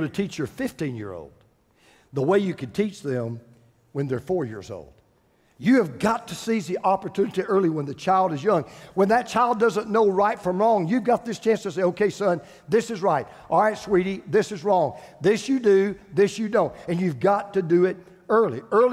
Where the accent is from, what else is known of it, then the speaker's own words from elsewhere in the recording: Oakwood, United States; I mean, I grew up in Oakwood. We really had a Floyd the barber and we had an Otis the drunk.